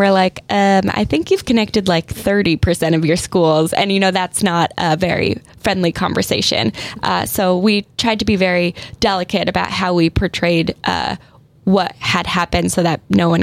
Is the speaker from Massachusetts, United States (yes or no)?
no; Del Mar, California, United States; I have a lot of memories around the district. I grew up in Del Mar. I went to Torrey Pines.